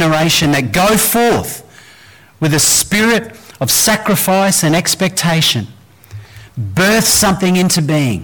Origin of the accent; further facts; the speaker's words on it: Queensland, Australia; I'm from Queensland.